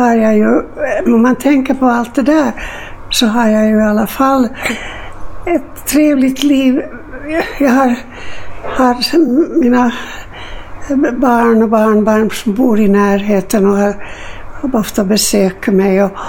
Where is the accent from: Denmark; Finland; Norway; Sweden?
Finland; Turku, Southwest Finland; born there; first language Swedish; Jag är född i Åbo i Finland.